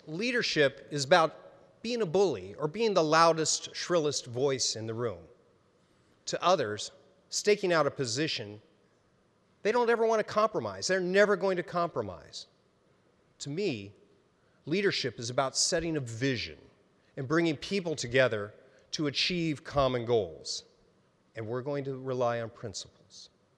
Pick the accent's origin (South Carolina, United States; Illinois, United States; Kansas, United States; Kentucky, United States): Kansas, United States; Hays; I had the opportunity to visit a public school in my hometown of Hayes.